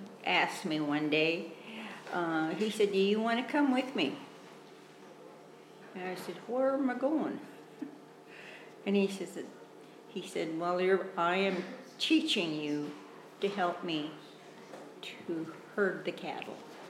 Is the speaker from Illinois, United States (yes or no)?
no; Beatrice, Nebraska, United States; Well, I was born in Beatrice, Nebraska. I made my childhood there